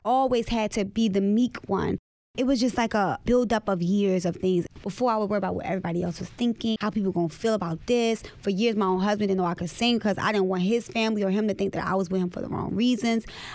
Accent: Baltimore, Maryland, United States; I think where I grew up in West Baltimore, everyone's mom was on drugs.

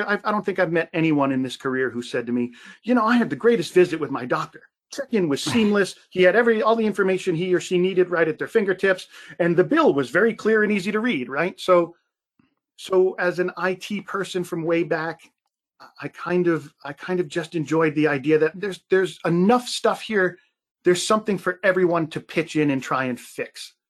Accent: Bridgewater Township, New Jersey, United States; So yeah, very fond memories of Cape May, but I grew up north of there in Bridgewater Township. So kind of in the north central

